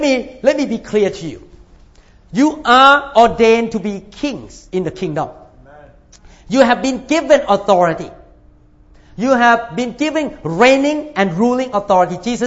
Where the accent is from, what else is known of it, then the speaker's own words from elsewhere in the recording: Thailand; English is a second language; But I grew up in Thailand where we have the king.